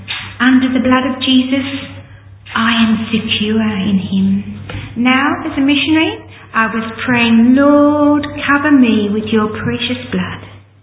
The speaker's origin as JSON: {"language": "English", "country": "Australia", "said": "She'd been through the London Blitz, but I was from Australia. I didn't know what war was."}